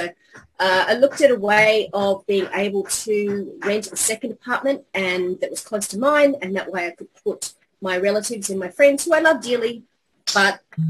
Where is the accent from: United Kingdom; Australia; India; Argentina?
Australia; now in Japan; I've been in Japan for 20 years. I'm an Australian.